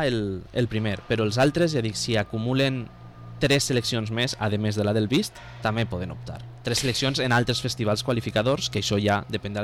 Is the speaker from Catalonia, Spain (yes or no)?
no; Valencian Community, Spain; perquè al final som la província de Castelló, som poquets